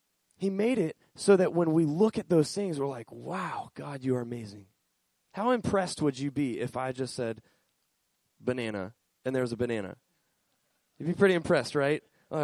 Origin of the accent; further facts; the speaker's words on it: Florida, United States; moved away; I grew up in Florida. And in Florida, everything is hot and flat and boring.